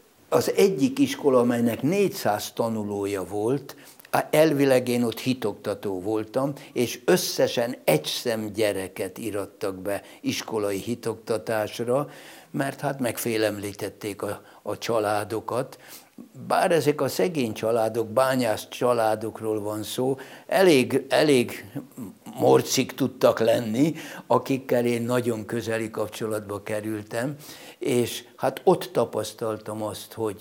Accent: Győrzámoly, Győr-Moson-Sopron, Hungary; nem egykeként nőttem fel, hanem ebben a nagy családban, ez Győr Zámói volt, édesanyám oda ment vissza, és egy csodálatos falu közösségbe kerültem

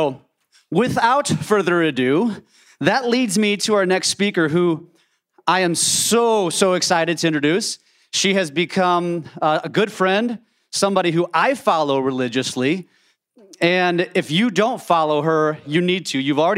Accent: St. Louis, Missouri, United States; Most of you don't know who I am. I'm from the St. Louis market.

